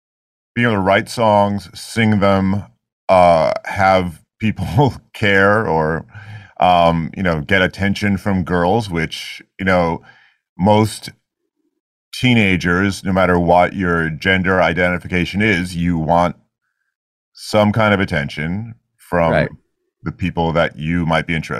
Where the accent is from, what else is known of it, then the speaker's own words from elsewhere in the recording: New York City, New York, United States; Whereas by growing up in New York City, I mean, I lived in Queens, which is one of the boroughs of New York City, but I played a lot in Manhattan.